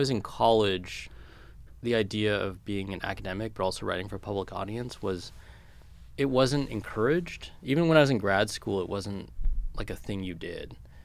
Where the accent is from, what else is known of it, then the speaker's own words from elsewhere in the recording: California, United States; when I was a kid and growing up in California, everything like New York publishing, magazines, all these things, yeah, they just seemed like a million miles away.